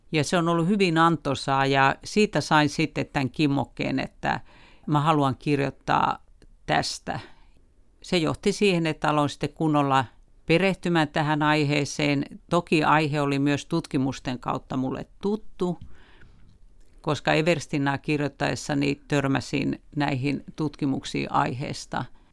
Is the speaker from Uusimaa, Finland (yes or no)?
no; Lapland, Finland; olen itse Tornionjokilaaksosta kotoisin ja kuullut näitä tarinoita lapsuudesta alkaen.